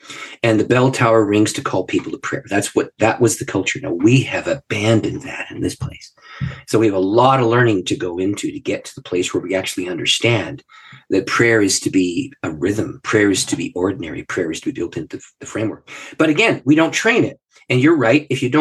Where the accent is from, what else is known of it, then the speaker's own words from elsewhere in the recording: Canada; because I'm a Canadian, lived in the North, and he's a Southern guy.